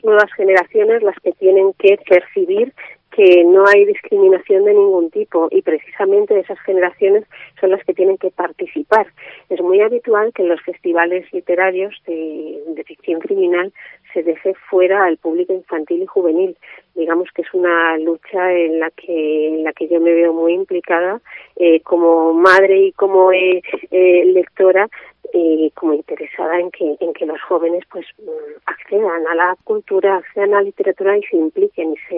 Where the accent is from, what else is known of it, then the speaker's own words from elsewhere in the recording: Moralzarzal, Community of Madrid, Spain; Yo soy de Morazarzal